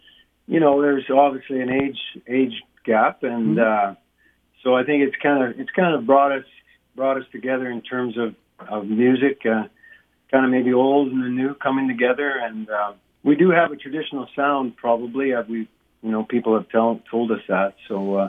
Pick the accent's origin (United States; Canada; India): Canada; Saskatoon, Saskatchewan; I originally come from Saskatchewan. I grew up in the Saskatoon area, so I have fond memories of Saskatchewan and the prairies, and live out in BC now. And it's always nice to come back to the flatland.